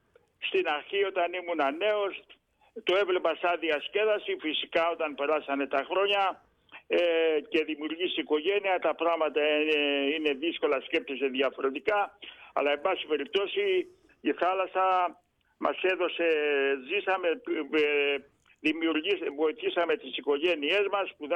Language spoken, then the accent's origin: Greek; Mesochoria, South Aegean, Greece; Ναι, στα Μεσοχώρια μεγαλώσαμε, στα Μεσοχώρια.